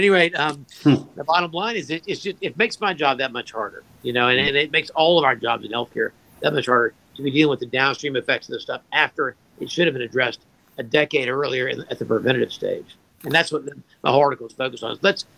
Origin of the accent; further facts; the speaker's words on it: Georgia, United States; I mean, I'm from Georgia. I went to med school here. I went to undergraduate school here.